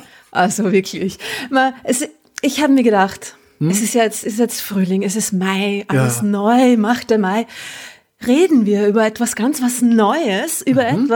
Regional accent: Vienna, Austria; Aber das ist so, als Wienerin muss ich das sagen, es tut mir leid.

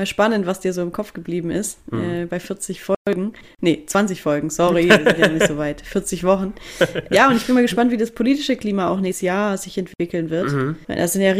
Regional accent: Baden-Württemberg, Germany; accent: Swabian; unsere Kulturen, aus denen wir kommen, italienisch, schwäbisch, man hört es ja bei mir auch immer raus, mein Dialekt ist wahrscheinlich immer am Start

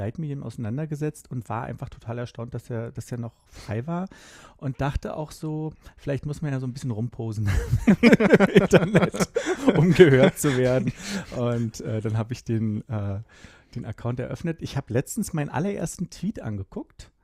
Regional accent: Berlin, Germany

